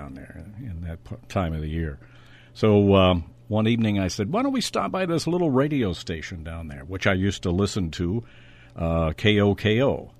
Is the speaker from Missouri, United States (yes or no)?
yes; Kansas City, Missouri, United States; I was born in Kansas City, and then we lived in the suburbs of Kansas City.